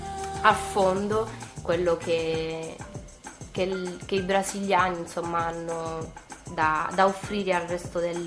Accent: Castellaneta, Apulia, Italy; now in Rome, Italy; Io vengo da Castellaneta, un paesino in provincia di Taranto, e... però studio a Roma ormai da 4 anni

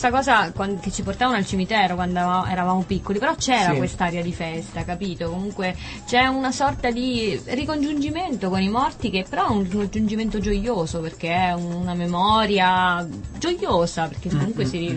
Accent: Ascoli Piceno, Marche, Italy; Io non sono di Pesaro, io sono della zona comunque.

